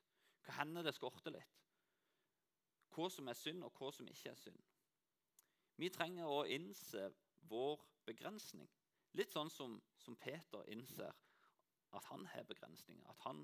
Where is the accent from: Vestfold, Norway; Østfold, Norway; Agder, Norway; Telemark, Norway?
Agder, Norway; Lyngdal; for jeg kommer jo fra Lyngdal, ja, samme det.